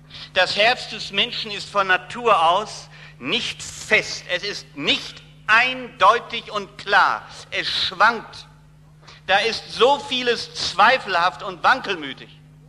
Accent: Berlin, Germany; born there; In Berlin, was meint ihr, wo ich geboren bin?

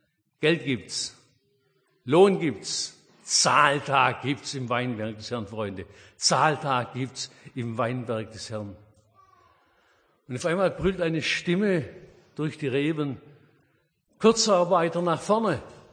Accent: Oberndorf, Baden-Württemberg, Germany; in Oberndorf, meiner Heimatstadt.

